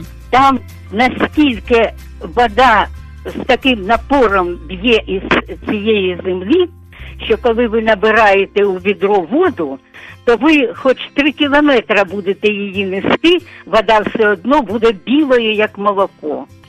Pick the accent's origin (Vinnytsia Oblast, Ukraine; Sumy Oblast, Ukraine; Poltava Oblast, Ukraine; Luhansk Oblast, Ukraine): Luhansk Oblast, Ukraine; Rovenky; І я ніколи не кажу, що я родом з Луганщини. Я завжди кажу, що моя мала батьківщина – місто Ровеньки.